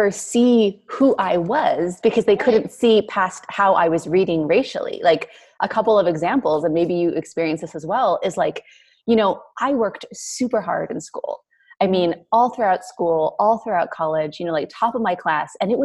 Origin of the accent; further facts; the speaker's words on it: California, United States; I'd be like, California. And then I would just like, period.